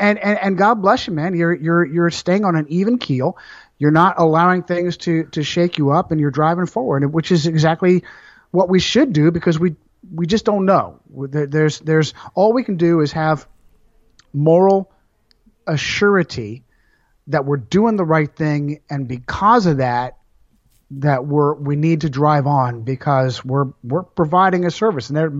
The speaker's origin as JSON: {"language": "English", "region": "Northeast", "country": "United States", "tie": "born or raised there", "said": "I'm fourth generation Italian immigrant, born and raised in America, in the Northeast."}